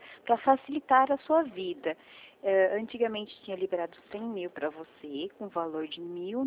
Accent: Rio Claro, São Paulo, Brazil; Ó, eu sou de Rio Claro

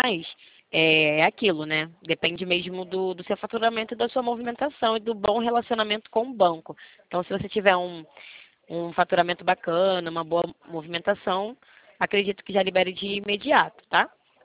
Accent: Rio de Janeiro, Brazil; Eu sou do Rio, né? No caso, a minha central de atendimento fica no centro do Rio de Janeiro. O sotaque, né? Tem muitos clientes que falam que o meu sotaque é muito forte, muito puxado.

